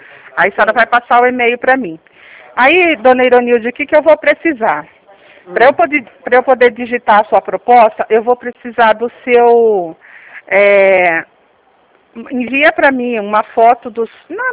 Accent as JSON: {"language": "Portuguese", "town": "Limeira", "region": "São Paulo", "country": "Brazil", "said": "meu DDD é 19, eu falo, eu sou daqui de Limeira, né? Tô pertinho da senhora."}